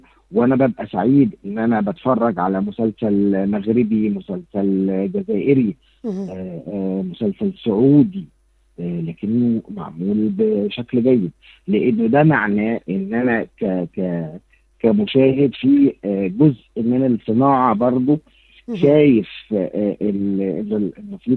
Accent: Egypt; فأنا الأول كانت الساحة بتاعت أنا بس كمصري

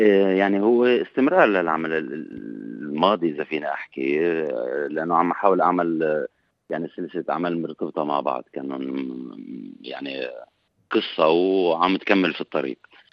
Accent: Palestine; لأنه طبيعة الأرض شيء مهم للوجوه للإنسان ولإلي أنا كمان كفلسطيني, شيء أساسي بحياتي

